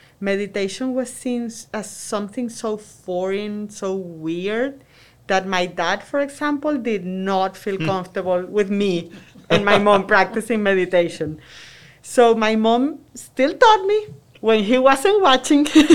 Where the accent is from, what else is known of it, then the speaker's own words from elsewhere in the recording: Venezuela; English is a second language; also born or lived in New York; now in Texas, United States; I was born and raised in Venezuela. I'm sure you can tell by my accent that I'm an expert. I moved to New York 21 years ago already. And 10 years ago, I moved from New York to Texas.